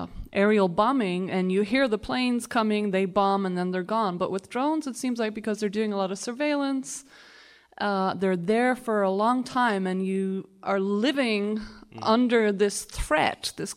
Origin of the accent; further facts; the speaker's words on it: San Francisco, California, United States; I'm from San Francisco.